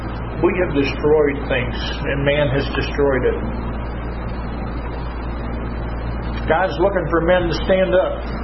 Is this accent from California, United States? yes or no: no; Norwich, New York, United States; And I was brought up in Norwich, New York.